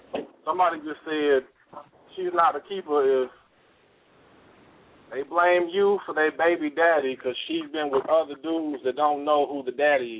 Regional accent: Kansas City, Missouri, United States; I got to give a shout out to my hometown, Kansas City.

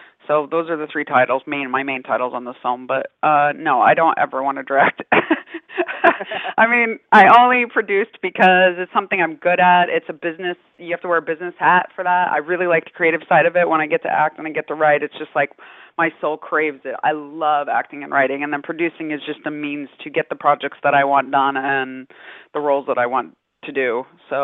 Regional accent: Colorado, United States; So I drew up on my background of growing up in Colorado

